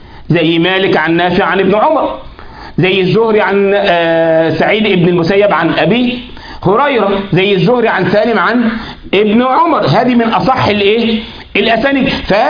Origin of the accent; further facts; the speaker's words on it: Egypt; مش بتاعت اللي احنا عندنا في مصر يقولك حا للحمار